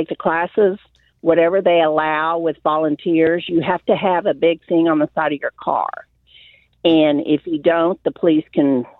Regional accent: Oklahoma, United States; Hi, I'm from Oklahoma. Went through a lot of tornadoes

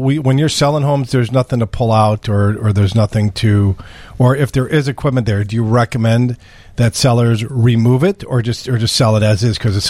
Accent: Schaumburg, Illinois, United States; Knucklehead, I'm from Schaumburg.

